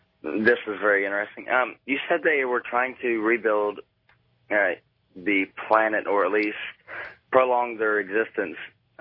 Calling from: Huntington, West Virginia, United States; Huntington, West Virginia.

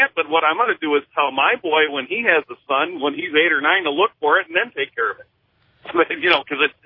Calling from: Pennsylvania, United States; I'm a trucker going across Pennsylvania. I'm headed through State College right now.

